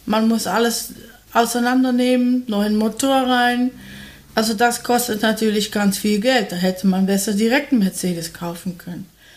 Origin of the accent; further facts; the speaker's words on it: Netherlands; German is a second language; wie Sie hören, eine holländische Name. Ich bin auch Holländerin, daher wird hier irgendwann mal merken, dass sich bei mir das Genitiv mit dem Dativ schlägt und so.